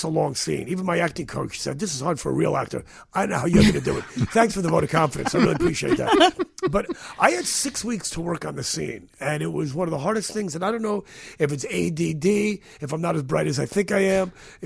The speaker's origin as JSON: {"language": "English", "region": "New York", "country": "United States", "tie": "born or raised there", "said": "the exhilaration of being in my hometown and working on a Woody Allen project, and my wife had died a week before. I mean, it was, you know, I'm in New York, which is great."}